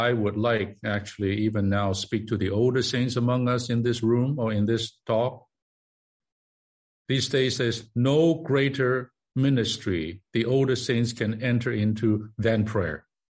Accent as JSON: {"language": "English", "country": "Hong Kong", "moved": "yes", "said": "I came from Hong Kong back in the 60s."}